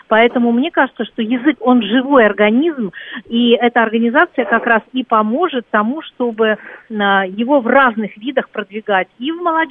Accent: Northern Kazakhstan, Kazakhstan; born there; Я это еще и говорю как уроженка Казахстана. Да? Я, собственно, родилась вот на севере Казахстана, и с русским языком никогда проблем не было.

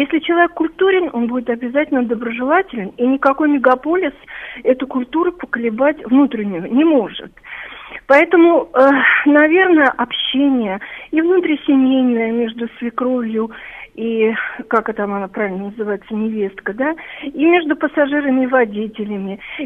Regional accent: Moscow, Russia; Я вот родилась в Москве, и я в этом мегаполисе с 53-го года.

